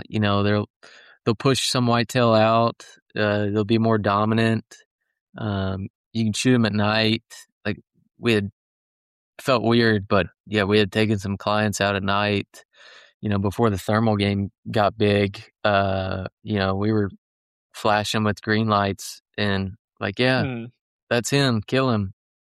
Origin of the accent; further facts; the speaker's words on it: Texas, United States; You know, I'm just from North Texas. You know, we got pigs and they don't have pigs down there in Fredericksburg either at his house.